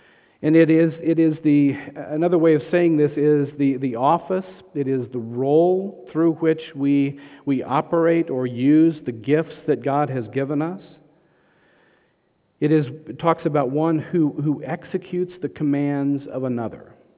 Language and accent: English; Texas, United States; You know, I grew up in Texas. Most of you know that. In summertime, man, it's hot.